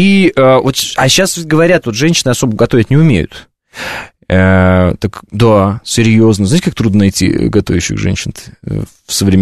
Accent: Orenburg, Orenburg Oblast, Russia; А я из Оренбурга, Оренбург. Южный Урал.

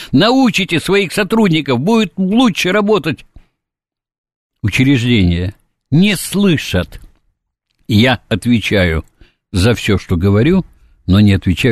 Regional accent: Saint Petersburg, Russia; Мы сейчас ленинградец, я там родился, прожил

